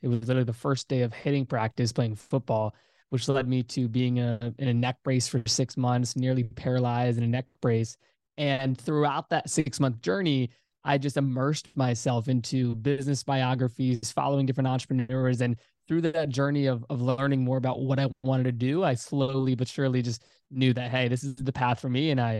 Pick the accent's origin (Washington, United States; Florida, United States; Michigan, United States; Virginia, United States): Virginia, United States; just doing Facebook advertising for local businesses in my home state of Virginia.